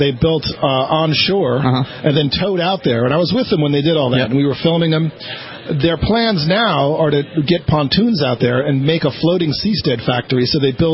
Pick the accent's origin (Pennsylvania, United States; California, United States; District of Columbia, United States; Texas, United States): California, United States; Ocean Cleanup is launched from my hometown in California.